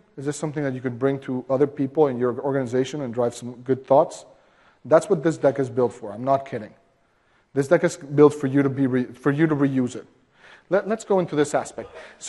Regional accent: Mexico; I'm from Mexico, so you call Telcel, okay?

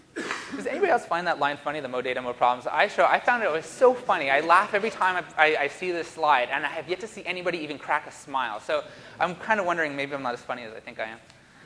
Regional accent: Canada; but I'm Canadian and I'm too polite to argue with him

